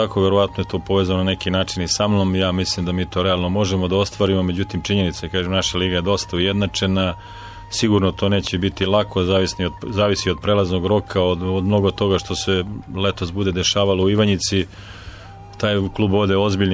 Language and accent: Serbian; Ljubić, Šumadija and Western Serbia, Serbia; born there; Pa ja sam rođen u Ljubiću kod Čačka, bliže sam Zavičaju